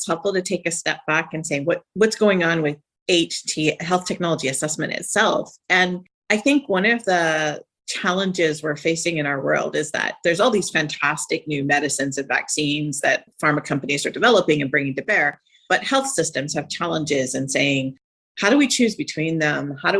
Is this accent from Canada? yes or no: yes; Canada; I'm actually Canadian.